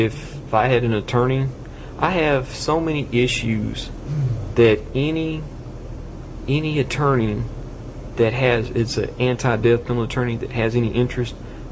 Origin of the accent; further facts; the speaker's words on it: Commerce, Texas, United States; Well, I was from Commerce, Texas.